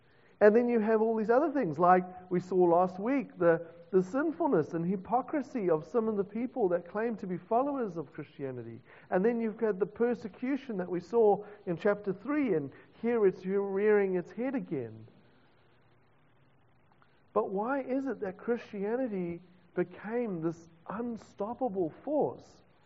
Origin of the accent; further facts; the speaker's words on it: South Africa; now in New Zealand; maybe it's just because I'm a South African